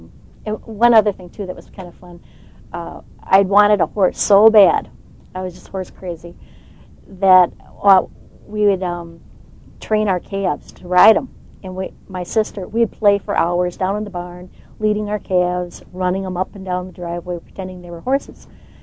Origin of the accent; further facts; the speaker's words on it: Wisconsin, United States; I was born and raised in Wisconsin. Yeah. I've lived on a farm nearly all my life. I think the first 3 or 4 years I lived in a cheese factory.